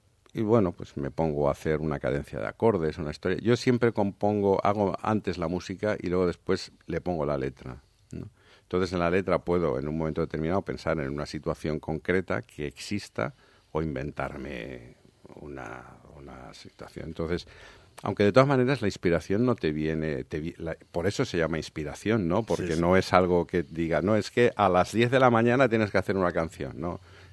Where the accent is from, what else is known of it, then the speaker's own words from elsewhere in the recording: Llíria, Valencian Community, Spain; born there; Entonces yo nací en Liria.